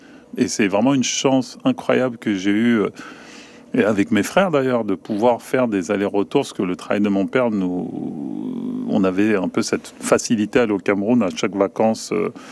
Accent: France; born there; Je suis né en France, de toute façon.

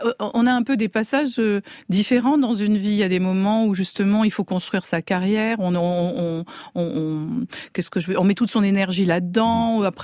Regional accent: Paris, Île-de-France, France; dans le village, donc montagnard où j'habite, je suis une Parisienne qui a choisi d'élever des moutons.

